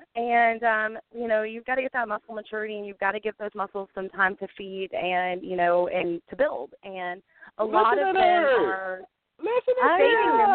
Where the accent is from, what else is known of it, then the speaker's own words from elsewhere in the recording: the South, United States; accent: Southern; I always say her last name wrong, but it's my southern accent.